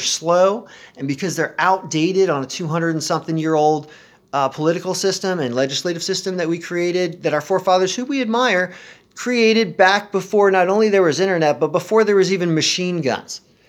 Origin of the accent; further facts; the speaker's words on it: Virginia, United States; Because I grew up in Northern Virginia with every other ethnicity around me.